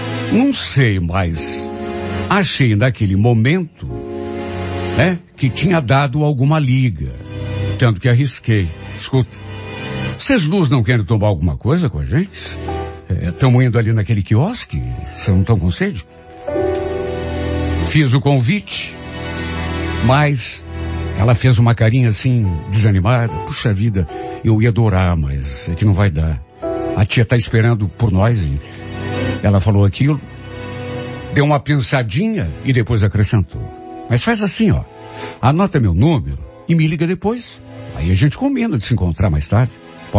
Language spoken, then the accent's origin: Portuguese; Curitiba, Paraná, Brazil; Então, eles são de São José dos Campos, mas eu sou de Curitiba.